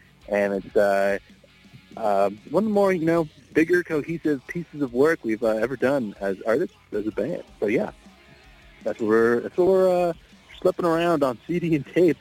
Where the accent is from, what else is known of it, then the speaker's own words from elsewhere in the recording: Niagara, Ontario, Canada; We're from Niagara, Ontario, Southern Ontario.